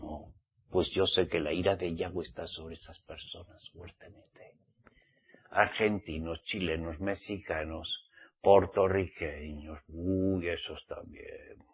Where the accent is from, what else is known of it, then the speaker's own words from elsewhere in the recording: Spain; como soy español, bueno, eso dice mi papá y mi mamá en la partida de nacimiento, claro.